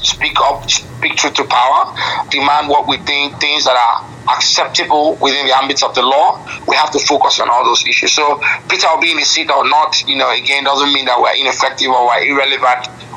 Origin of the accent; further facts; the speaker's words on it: Port Harcourt, Rivers, Nigeria; also born or lived in Lagos / Ile-Ife / United States; I'm from Ile-Ife. I grew up in Port Harcourt. I was born in Lagos, schooled in the U.S., so I'm as diverse as a human being can be.